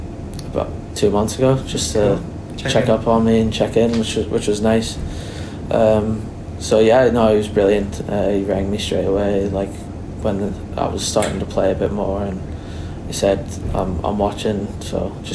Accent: California, United States; Obviously, growing up in America, rap music quite big, especially in California.

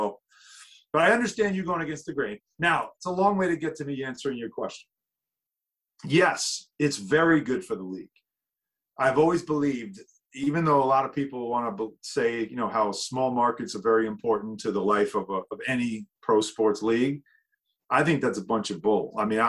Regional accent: New York, United States; born there; And I said, well, I was born on Long Island. I'm rooting for the Islanders.

